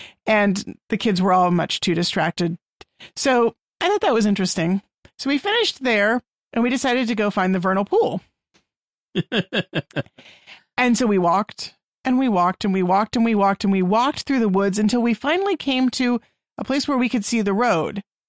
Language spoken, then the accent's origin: English; Texas, United States; And it's fun for me, too, because I'm not from around here. I'm from Central Texas.